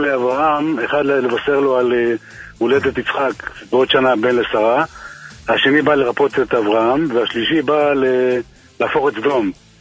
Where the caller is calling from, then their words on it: Beit Herut, Central District, Israel; אני ממושב בית חירות שבשרון.